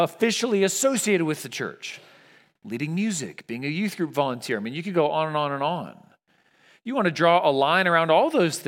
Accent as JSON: {"language": "English", "region": "California", "country": "United States", "tie": "born or raised there", "said": "I mean, I grew up in California. It's not a world apart from here."}